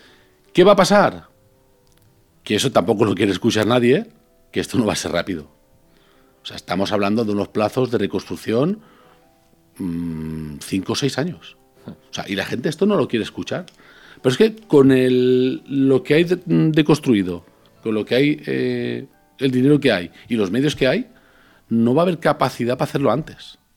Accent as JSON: {"language": "Spanish", "town": "Ontinyent", "region": "Valencian Community", "country": "Spain", "tie": "born or raised there", "said": "yo soy natal de Ontinyent y allí sufrimos la dana del 2019"}